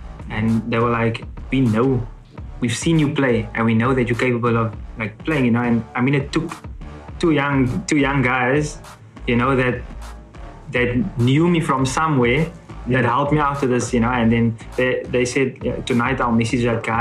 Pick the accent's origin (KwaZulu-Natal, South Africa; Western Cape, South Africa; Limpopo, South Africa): Western Cape, South Africa; Cape Town; because I'm from Cape Town.